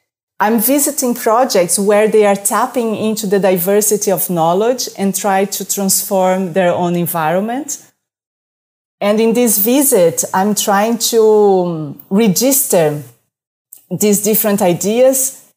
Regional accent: Brazil; moved away; I'm 100% Brazilian. I was born and raised in Brazil.

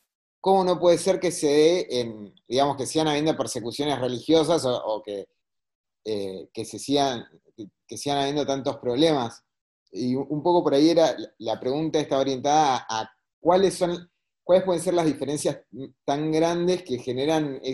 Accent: General Roca, Río Negro, Argentina; yo me nací y me crié en una ciudad, yo soy de General Roca, Río Negro, que tenía una colonia rusa muy grande, y grande para lo que es la ciudad, ¿no?

